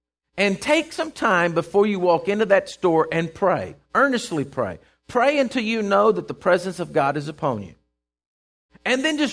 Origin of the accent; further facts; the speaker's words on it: Texas, United States; I'm going incognito. They'll never know I'm from Texas.